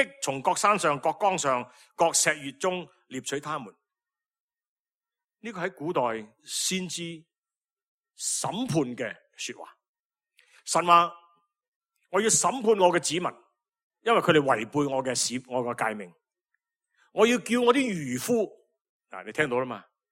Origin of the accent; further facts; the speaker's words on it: China; 因为我哋中国人咧，我哋冇嗰个犹太人嘅民族咧，我哋听唔到。